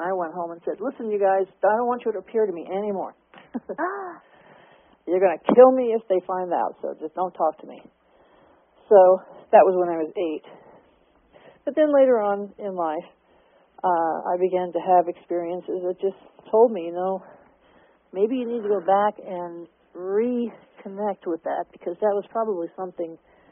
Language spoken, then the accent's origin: English; New Orleans, Louisiana, United States; Hey, I'm from New Orleans, honey.